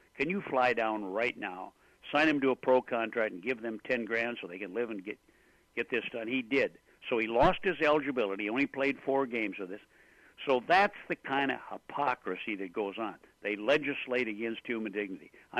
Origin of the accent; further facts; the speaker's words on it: North Dakota, United States; the word that was never used where I grew up in North Dakota.